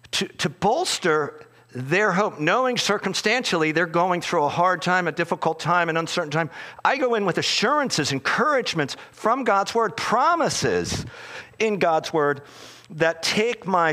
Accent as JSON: {"language": "English", "country": "United States", "said": "someone's messing with my trash and I'm an American."}